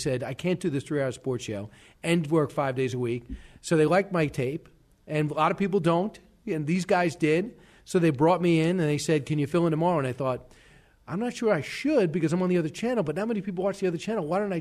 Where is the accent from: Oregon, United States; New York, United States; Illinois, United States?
New York, United States; Long Island; You know, I'm from Long Island, and you know, George Washington's Secret Six is aspiring. I knew nothing about it, even though I grew up there and went to Long Island University.